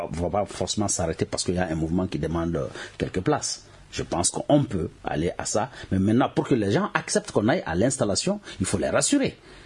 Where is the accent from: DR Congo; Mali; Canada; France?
Mali; Gao; À Gao, nous avons, comme je l'ai dit, nous sommes tous des Maliens.